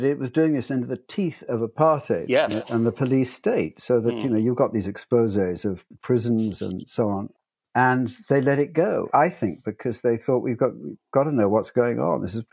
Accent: United States; born there; I was born in America.

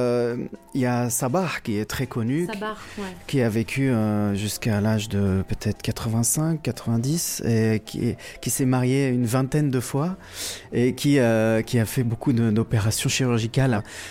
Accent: Lebanon; C'est ma mère qui me faisait ça quand j'étais petit au Liban

